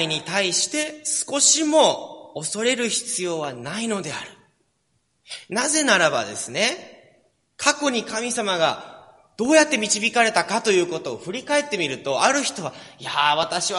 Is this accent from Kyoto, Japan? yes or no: yes; Tanba, Kyoto, Japan; いや、日本生まれ育ちです。京都ですって言うと、え、京都？とか言われるんですけども、丹波の黒豆の有名なんですね、丹波から、丹波生まれ育ちだったんですけれども